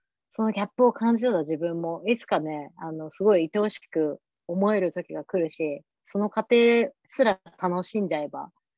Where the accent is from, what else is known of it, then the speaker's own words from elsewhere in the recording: Chiba, Japan; 千葉出身なんですけど